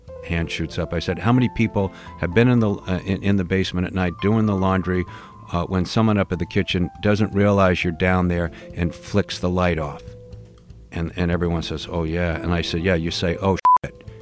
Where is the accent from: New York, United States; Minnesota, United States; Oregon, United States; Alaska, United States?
New York, United States; Rye; One of my good buddies, Jimmy Diani, who I grew up with in Rye, New York